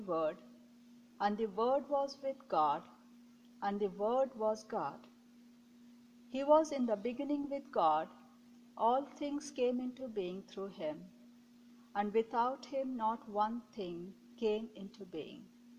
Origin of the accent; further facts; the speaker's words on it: Delhi, India; now in Sault Ste. Marie, United States; I'm from Delhi, India, and a former MDiv student of Lutheran School of Theology in Chicago.